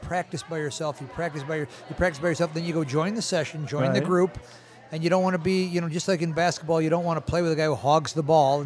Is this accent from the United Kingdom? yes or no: no; Ireland; as an Irishman, I know you guys feel the same way. Courage and endurance. That's the Irish.